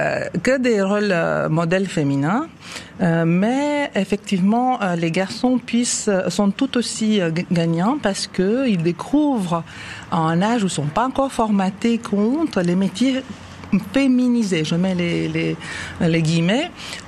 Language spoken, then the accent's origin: French; Romania; now in Switzerland; je suis roumaine